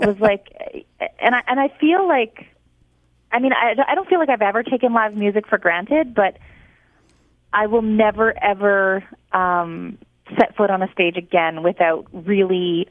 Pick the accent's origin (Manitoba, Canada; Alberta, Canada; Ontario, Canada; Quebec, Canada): Manitoba, Canada; Dauphin; I shot that video in my hometown of Dauphin